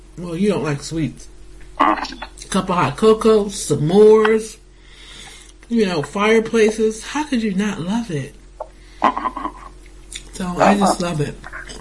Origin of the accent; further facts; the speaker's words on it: Newark, New Jersey, United States; I remember growing up in Jersey, in Newark, and sometimes in the apartment complex we lived in has the old fashioned oil thing